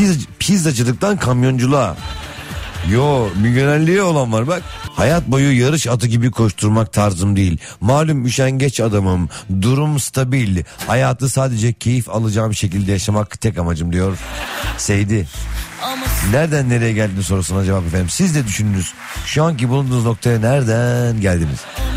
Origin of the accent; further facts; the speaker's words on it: Istanbul, Turkey; Bizi çünkü İstanbul'da doğduk büyüdük ama annemizin babamızın memleketine götürdüler, o güzel toprakları gezdirdiler. Rahmetli anneciğim Reşadiye, babam Niksarlı, ömrüne bereket babacığım.